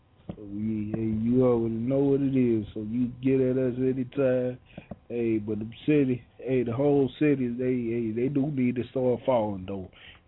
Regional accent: Carolina, United States; you know I'm going to say my home state, Carolina, though.

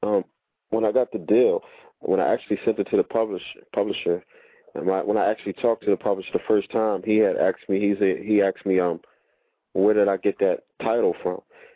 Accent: Philadelphia, Pennsylvania, United States; I'm originally born and bred in West Philly.

